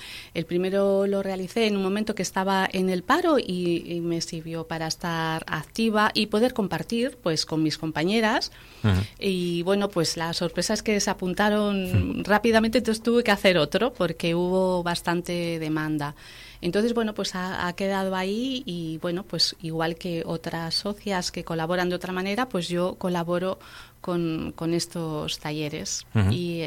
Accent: Madrid, Community of Madrid, Spain; now in Laredo, Spain; En Madrid era pejina madrileña y aquí soy madrileña pejina porque, claro, llevo menos años, digamos que he vivido más años en Madrid que aquí. Pero esta es mi tierra, me siento muy a gusto.

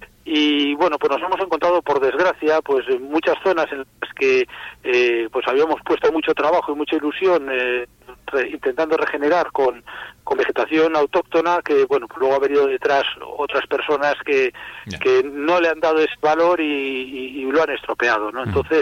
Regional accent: Laredo, Cantabria, Spain; los que somos de Laredo o visitamos con frecuencia la playa de Laredo

